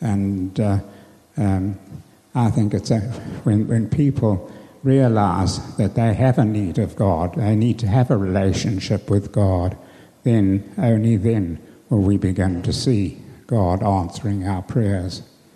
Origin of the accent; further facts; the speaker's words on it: Zimbabwe; We come from Zimbabwe